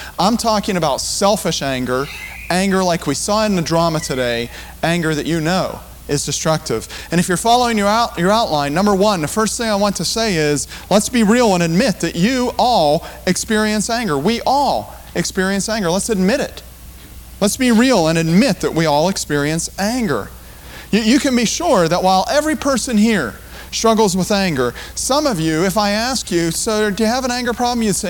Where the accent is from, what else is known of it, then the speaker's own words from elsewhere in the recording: Scotland, United Kingdom; Being a Scotsman, man, I want to tell you, when I'm angry, I'm going to let you know.